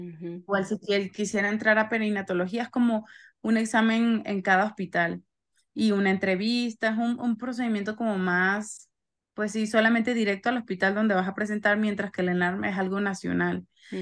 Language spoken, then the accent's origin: Spanish; Caracas, Capital District, Venezuela; yo siento que he cambiado mi manera de hablar, porque en Venezuela como que hablas más rápido, hablas la S como que la cambias por J al final, y como mi esposo es mexicano